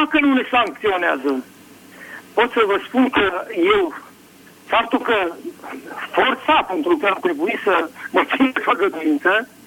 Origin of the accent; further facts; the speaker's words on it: Craiova, Dolj, Romania; Sunt din Craiova.